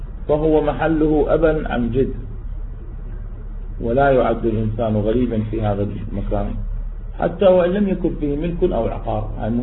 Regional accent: Baghdad, Baghdad Governorate, Iraq; born there; now in Najaf, Iraq; أنا مولود ببغداد بس النجف هم وطن إلي.

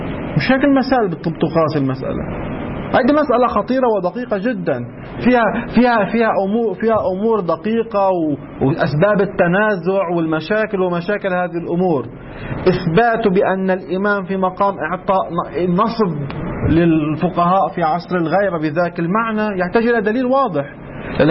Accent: Lebanon

